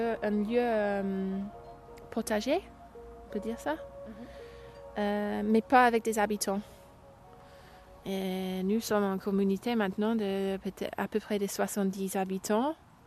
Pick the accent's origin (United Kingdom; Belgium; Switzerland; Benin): United Kingdom; England; French is a second language; now in France; Je viens d'Angleterre.